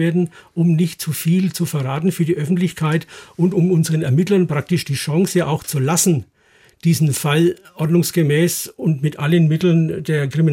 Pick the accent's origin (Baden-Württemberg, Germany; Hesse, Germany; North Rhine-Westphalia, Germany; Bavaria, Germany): Bavaria, Germany; Nuremberg; Ich bin in Nürnberg geboren, ich bin in Nürnberg aufgewachsen, zur Schule gegangen, bin dann bei der Bereitschaftspolizei in Nürnberg eingestellt worden